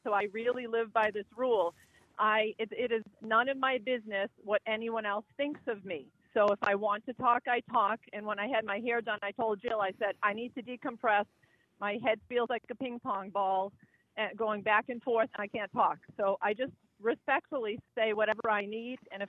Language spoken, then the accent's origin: English; Paxton, Massachusetts, United States; I'm from Paxton, actually.